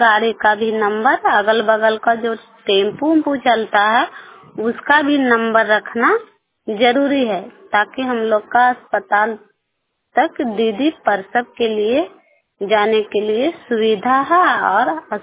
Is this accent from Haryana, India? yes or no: no; Adampur, Bihar, India; और ग्राम आदमपुर के रहने वाला हूँ और पंचायत इचुआ करना है, प्रखंड नादीगंज जिला नवादा से मैं बोल रहा हूँ